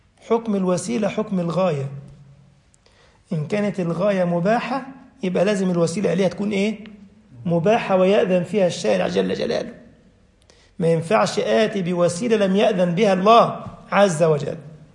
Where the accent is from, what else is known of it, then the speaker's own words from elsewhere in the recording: Egypt; أنا مصري صح؟ عندنا صعيد وعندنا وجه بحري،